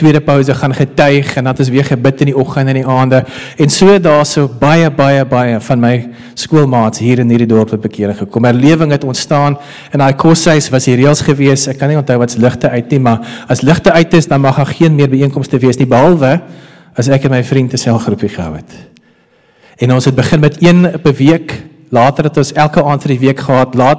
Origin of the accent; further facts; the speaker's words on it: Randburg, Gauteng, South Africa; also born or lived in Bloemfontein; Ek is gebore in Bloemfontein, maar groot geword in Randburg en daar het ek wedergebore geraak. Op 7 februari 1992